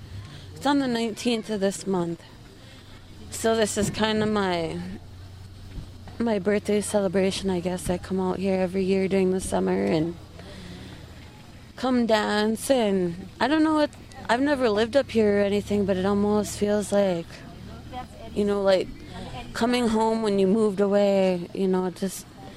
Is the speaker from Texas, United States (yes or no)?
no; Virginia, Minnesota, United States; I came from Virginia, Minnesota.